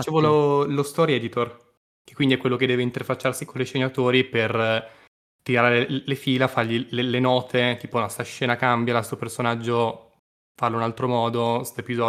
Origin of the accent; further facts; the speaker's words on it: Milan, Lombardy, Italy; vengo da Milano.